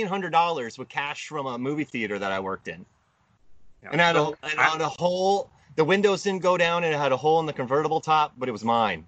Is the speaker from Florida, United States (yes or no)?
yes; Florida, United States; I think it's very Florida. I grew up in Florida, and you see the trailer parks, the highways, it's probably one of the most Florida movies ever made.